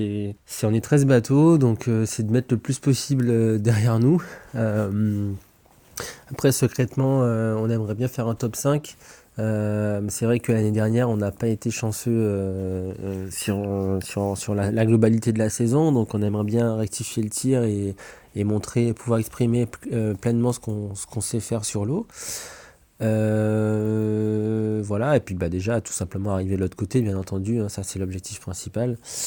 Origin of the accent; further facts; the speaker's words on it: Guadeloupe, France; je ne sois pas souvent... chez moi en Guadeloupe